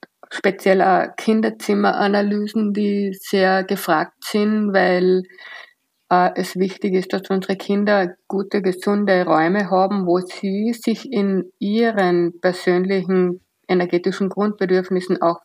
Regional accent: Carinthia, Austria; ich bin in Kärnten aufgewachsen, aus meiner Heimat

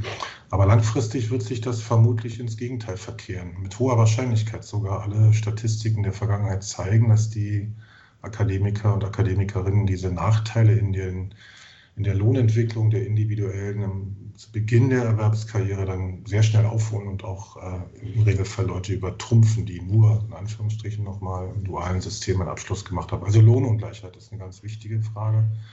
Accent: Berlin, Germany; bin gebürtiger Berliner aus dem Ostteil der Stadt.

